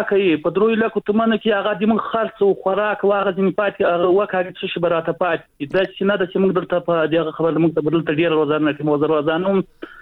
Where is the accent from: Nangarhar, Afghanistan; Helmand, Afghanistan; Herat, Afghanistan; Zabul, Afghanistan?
Zabul, Afghanistan; Khak-e Afghan; زه خپله د زابل دي ولایت یم، خاک افغان دي ولسوالۍ یم.